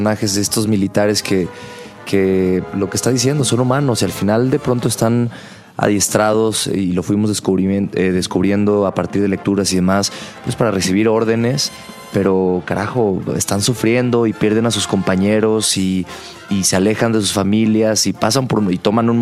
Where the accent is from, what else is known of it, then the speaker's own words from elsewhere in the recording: Mexico; encontrar historias en las que nos podamos reconocer como mexicanos